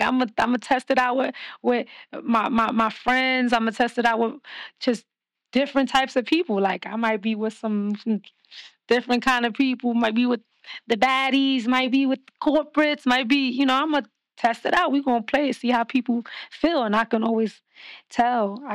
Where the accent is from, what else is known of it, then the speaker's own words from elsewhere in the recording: Queens, New York, United States; I mean, I love … I'm from Queens. Like, I love